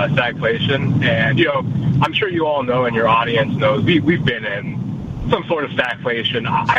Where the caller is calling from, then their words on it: Virginia, United States